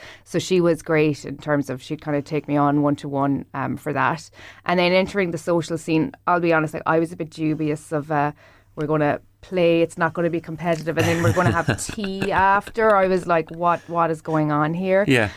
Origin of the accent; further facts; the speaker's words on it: Cork, Munster, Ireland; I'm from Cork, so